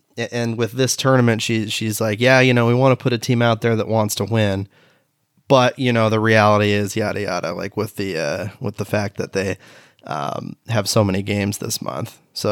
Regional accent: Beaverton, Oregon, United States; particularly in my hometown of Beaverton, Oregon

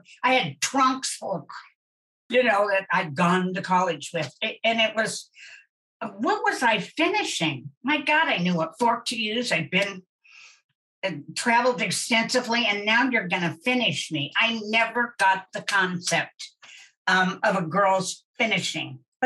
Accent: Kansas, United States; Well, I'm adopted, and I was adopted, strangely enough, it's a strange story, but I am from Kansas, and yes, I know Dorothy and those guys.

